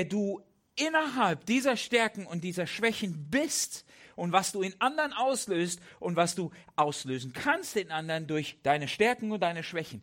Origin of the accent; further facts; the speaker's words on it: Switzerland; Ich bin ein Schweizer, oder?